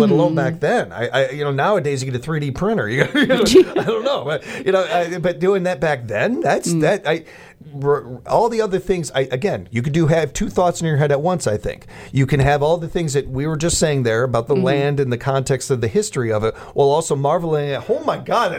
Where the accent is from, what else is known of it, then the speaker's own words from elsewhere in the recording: United States; it ain't my ancestors, but it's still American history, and as an American, I want to go check that out.